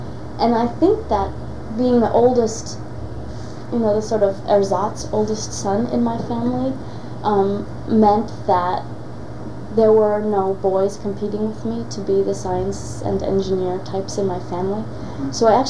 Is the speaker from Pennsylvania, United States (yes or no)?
yes; Philadelphia, Pennsylvania, United States; also born or lived in Honolulu; I was born in 1966 in Honolulu. Actually, my dad was in the Navy, and he was stationed at Pearl Harbor, so I was born there. But within a couple of months, we moved to Philadelphia, where my father was a graduate student at Penn.